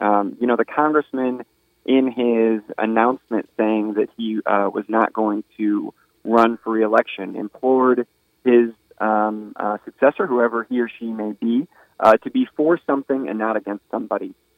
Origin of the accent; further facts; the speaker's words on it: Valparaiso, Indiana, United States; I am born and raised in Northwest Indiana, so I'm from Valparaiso.